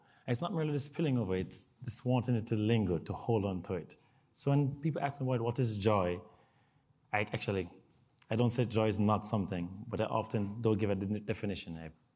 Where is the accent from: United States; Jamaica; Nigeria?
Jamaica; I'm Jamaican, so one definition of joy is not this weather.